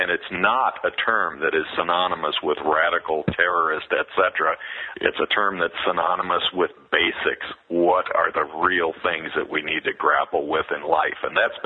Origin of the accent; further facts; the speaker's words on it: Dixon, Illinois, United States; And I grew up in Dixon, Illinois, just down the road from Wheaton, Illinois